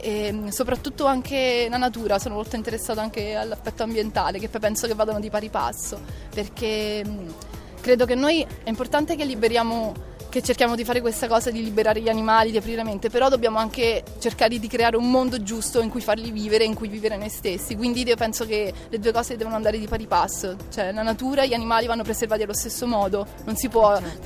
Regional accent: Arpino, Lazio, Italy; Sono Ciociara, di Arpino.

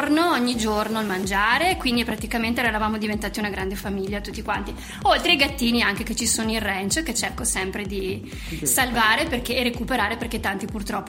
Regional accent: Torri di Quartesolo, Veneto, Italy; Io sono di Vicenza, sono esattamente di Torri di Quartesolo per la precisione.

